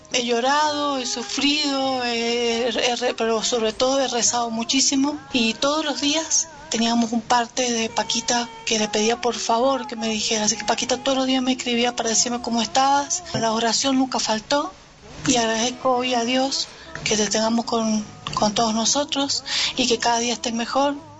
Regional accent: Mendoza, Argentina; accent: Argentine; Te hablo en argentino, porque soy de Mendoza, Argentina, así que...

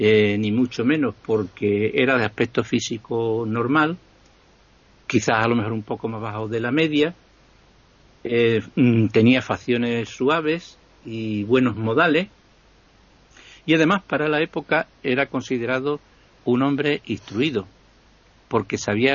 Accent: Mérida, Extremadura, Spain; yo de pequeño pues voy a pasar por las calles de mi pueblo de Mérida

